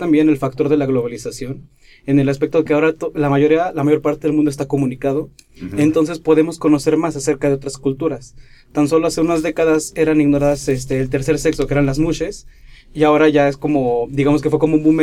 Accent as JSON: {"language": "Spanish", "country": "Mexico", "said": "yo atrapado aquí en mi horizonte de sentido como mexicano"}